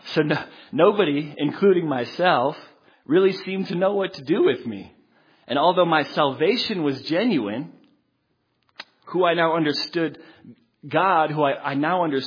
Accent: Boulder, Colorado, United States; And imagine growing up in Boulder, Colorado, and knowing nothing of the Bible or Jesus Christ

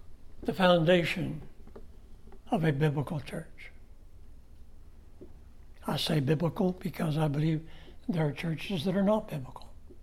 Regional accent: Rocky Mount, North Carolina, United States; well, I'm from Rocky Mount and I want to invite you to come to our Bible study this evening.

